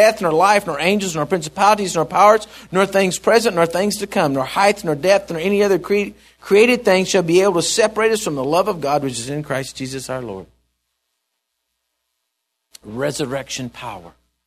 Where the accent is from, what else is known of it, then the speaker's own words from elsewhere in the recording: Texas, United States; You know, we're from Texas right here. We talk a little strange.